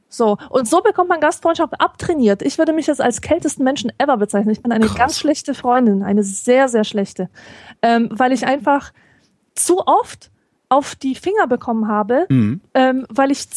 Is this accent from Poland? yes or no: yes; Poland; wenn ich als Pole einen Besuch erwarte